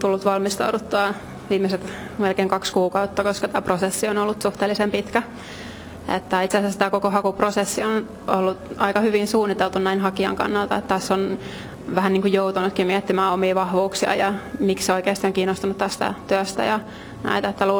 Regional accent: Raisio, Southwest Finland, Finland; also born or lived in Turku; olen Turusta kotoisin, alun perin Raisiosta. Olen 26-vuotias

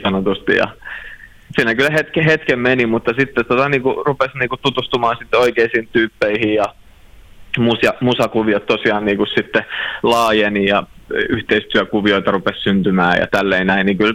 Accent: Vaasa, Ostrobothnia, Finland; now in Helsinki, Finland; vaikka mä oon Vaasasta lähtenyt, niin kuin mä oon aikaisemminkin sanonut, niin Vaasa on aina koti

